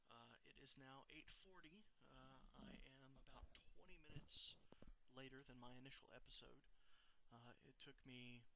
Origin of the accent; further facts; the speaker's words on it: Texas, United States; I'm from Texas, which doesn't really excuse much